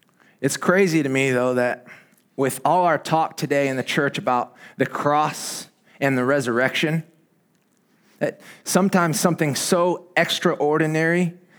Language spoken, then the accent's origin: English; Indiana, United States; now in Spain; I grew up in Indiana in the Midwest. It's cold, it's rainy, it's gray.